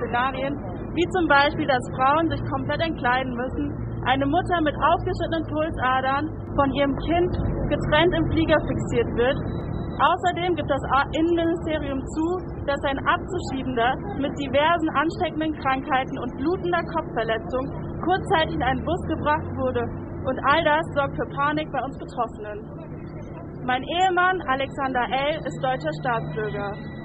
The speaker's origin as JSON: {"language": "German", "country": "Kosovo", "second_language": "German", "moved": "as an adult", "lives_now": "Germany", "said": "ich komme aus dem Kosovo."}